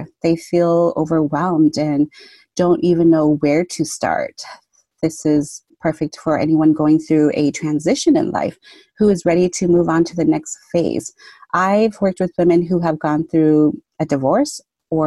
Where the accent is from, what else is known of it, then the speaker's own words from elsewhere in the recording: Minnesota, United States; Well, I'm from the Twin Cities area, Minnesota.